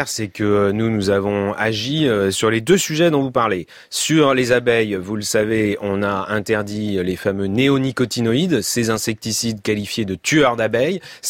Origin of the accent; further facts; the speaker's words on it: Nantes, Pays de la Loire, France; je suis voisin d'Angers en tant que Nantais.